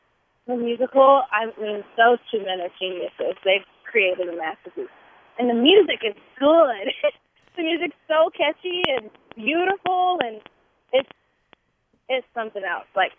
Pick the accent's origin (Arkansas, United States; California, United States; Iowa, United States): Arkansas, United States; West Memphis; I'm from West Memphis, Arkansas, which is right over the bridge, so I did a lot of theater in Tennessee.